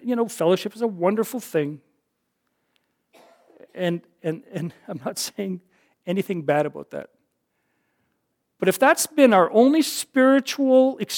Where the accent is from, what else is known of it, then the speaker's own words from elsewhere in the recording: Northwest Territories, Canada; now in Moonbeam, Canada; We had just moved to Moonbeam. Nobody knew us there, right? We come from the Northwest Territories. We were in fellowship in the churches up there.